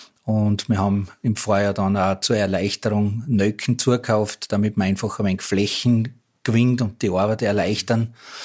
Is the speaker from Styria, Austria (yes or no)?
yes; Resslern, Styria, Austria; Der Ortsteil, wo ich aufgewachsen bin, Resslern